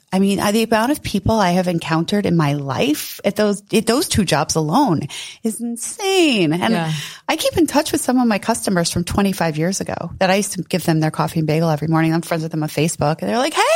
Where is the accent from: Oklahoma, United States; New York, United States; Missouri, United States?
New York, United States; I grew up in a pretty affluent neighbor area on Long Island.